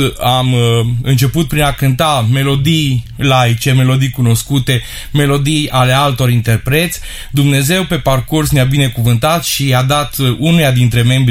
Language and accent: Romanian; Arad, Arad County, Romania; eu eram din Arad